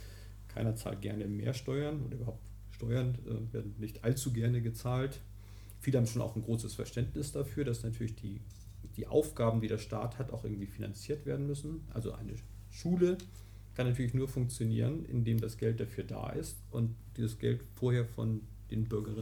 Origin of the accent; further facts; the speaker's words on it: Ahrensburg, Schleswig-Holstein, Germany; Ich ging auf das Schulzentrum am Heimgarten in Ahrensburg. Ich bin in Ahrensburg aufgewachsen.